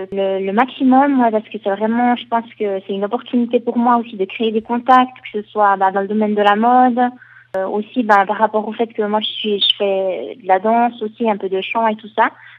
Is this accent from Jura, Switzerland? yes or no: yes; Jura, Switzerland; now in Valais, Switzerland; j'étais vraiment au Jura, à Kourou, où j'ai grandi, où j'ai fait toute ma scolarité. J'ai fait un apprentissage d'employé de commerce au service social régional de Delémont. Donc, je suis une vraie Jurassienne.